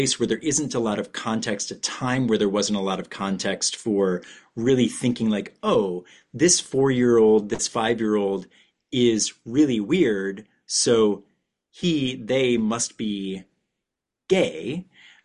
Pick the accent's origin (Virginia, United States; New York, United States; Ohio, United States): Ohio, United States; But really, you know, growing up in Northeast Ohio, my context was church.